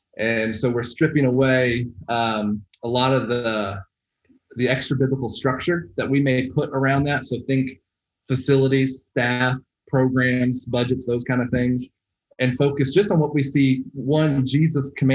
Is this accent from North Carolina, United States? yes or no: yes; North Carolina, United States; now in Utah, United States; So I've been in Utah, May 12th marked 10 years in Utah. And so we came from North Carolina, the Bible Belt.